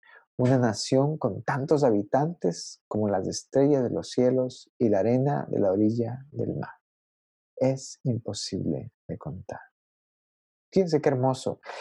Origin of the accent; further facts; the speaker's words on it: Ecuador; He visto pobreza en mi país, en Ecuador.